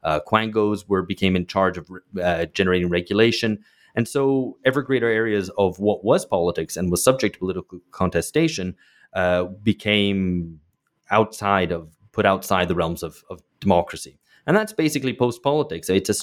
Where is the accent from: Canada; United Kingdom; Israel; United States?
United Kingdom; And I grew up in Britain then.